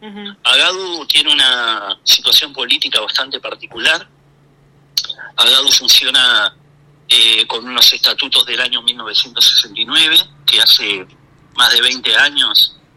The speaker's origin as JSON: {"language": "Spanish", "region": "Montevideo", "country": "Uruguay", "said": "Yo soy de Montevideo"}